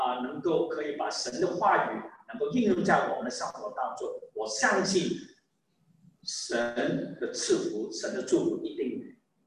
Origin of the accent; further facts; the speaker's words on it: Guangdong, China; 就好像我们广东人现在我都知道